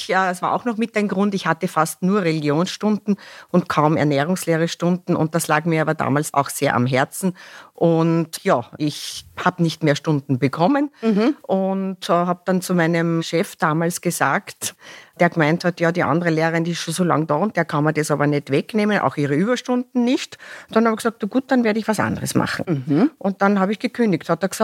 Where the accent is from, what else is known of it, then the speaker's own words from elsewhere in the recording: Ottenschlag, Lower Austria, Austria; also born or lived in Vienna; ich komme aus dem wunderschönen Waldviertel ursprünglich, aus Ottenschlag. Mhm. Habe dann in Wien studiert, Theologie und Ernährungswissenschaften.